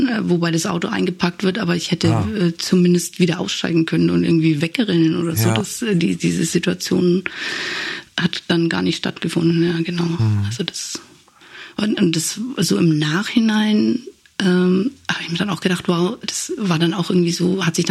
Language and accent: German; Nuremberg, Bavaria, Germany; erstmal Richtung Innenstadt bei uns in Nürnberg und muss dann praktisch umwenden